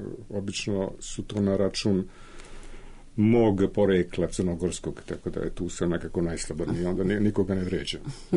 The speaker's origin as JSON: {"language": "Serbian", "region": "Belgrade", "country": "Serbia", "said": "boravim ovde i da su mi tri ćerke Beograđanke, ja se smatram i Beograđanin."}